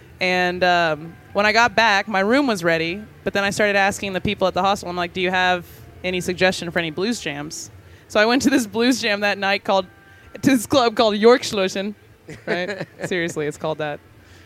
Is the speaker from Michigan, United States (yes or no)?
no; Texas, United States; It's tough for me because I'm a Texan.